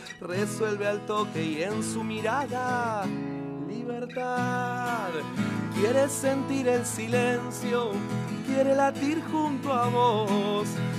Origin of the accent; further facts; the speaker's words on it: Avellaneda, Buenos Aires Province, Argentina; yo soy de Avellaneda, y en Avellaneda no tenés un ritmo que te diga, ¿qué toca?